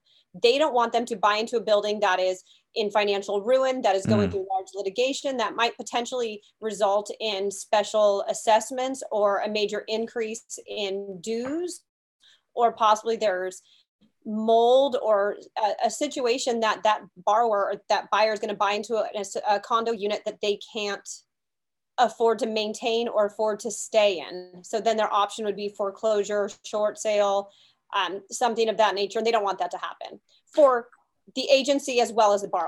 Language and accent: English; California, United States; I am a California girl, born and raised in California, went to Cal State Fullerton, graduated in 2001.